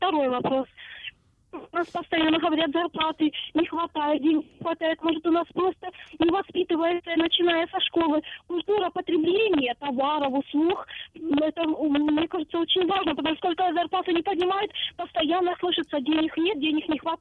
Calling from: Luhansk Oblast, Ukraine; Я з Луганської області хотіла би задати два питання на русскому.

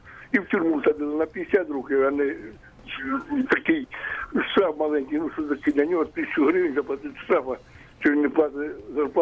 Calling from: Kharkiv, Kharkiv Oblast, Ukraine; із Харкова.

